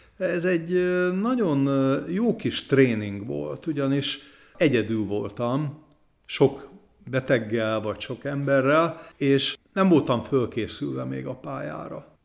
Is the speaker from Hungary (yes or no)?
yes; Újpest, Budapest, Hungary; Újpest meghatározta, ahogy felnőttem, a civilizálódásomat